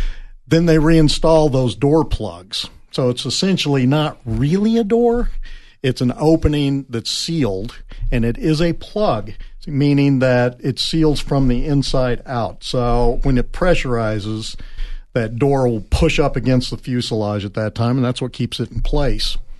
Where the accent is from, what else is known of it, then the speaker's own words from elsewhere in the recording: Wichita, Kansas, United States; My hometown.